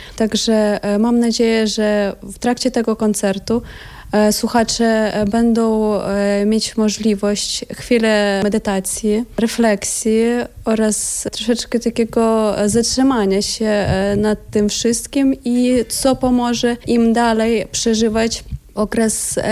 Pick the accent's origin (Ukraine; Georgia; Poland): Ukraine; Polish is a second language; moved away; Grałam koncerty w Niemczech, na Ukrainie, bo właśnie pochodzę z Ukrainy.